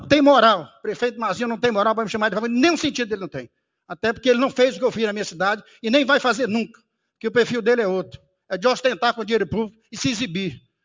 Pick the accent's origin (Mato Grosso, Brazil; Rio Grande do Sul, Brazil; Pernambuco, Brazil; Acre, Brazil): Acre, Brazil; Sena Madureira; Eu sou natural de Serra Madureira. Nós somos 22 irmãos, todos registrados de Serra Madureira